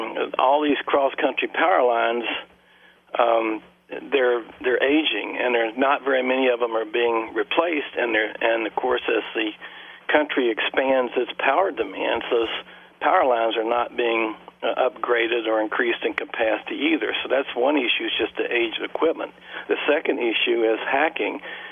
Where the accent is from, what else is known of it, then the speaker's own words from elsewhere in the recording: Texas, United States; Well, I know for me as a kid, I grew up in Texas, and of course we had a number of hurricanes there.